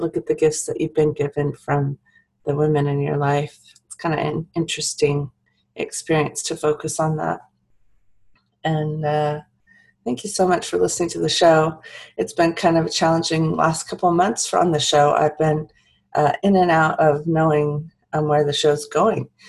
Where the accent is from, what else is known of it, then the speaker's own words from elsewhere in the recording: Palo Alto, California, United States; Gosh, growing up in Palo Alto, they put me in the very best schools.